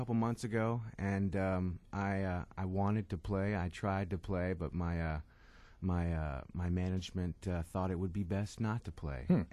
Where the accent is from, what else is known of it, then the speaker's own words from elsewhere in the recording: East Coast, United States; well, I'm from the East Coast, so Price is Right comes on at 11 Eastern.